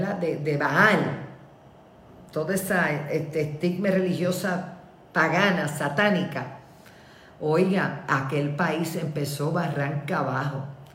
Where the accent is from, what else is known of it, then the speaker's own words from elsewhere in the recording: Puerto Rico; Hoy yo le digo a mi pueblo Puerto Rico, a los líderes, a los que están en el Capitolio